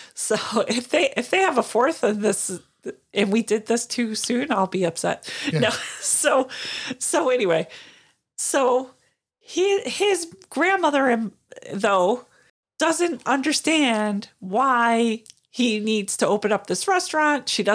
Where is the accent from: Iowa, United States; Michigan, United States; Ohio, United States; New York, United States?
New York, United States; Yeah, I'm a New Yorker.